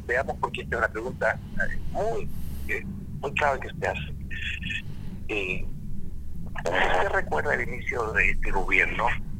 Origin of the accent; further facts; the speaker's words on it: Chile; algo que nosotros como chilenos nunca antes habíamos logrado